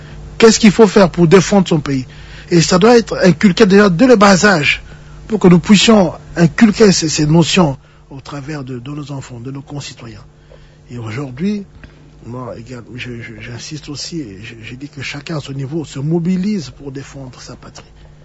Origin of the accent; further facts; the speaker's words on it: DR Congo; Moi, en tant que Congolais, et Congolais d'origine